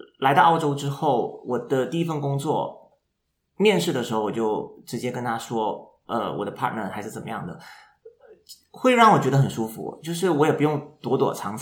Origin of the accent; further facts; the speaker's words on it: Malaysia; moved away as an adult; also born or lived in Beijing, China; now in Australia; 也不是，因为我是马来西亚人